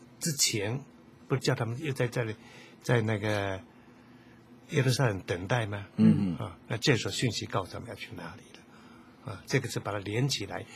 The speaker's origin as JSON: {"language": "Chinese", "country": "China"}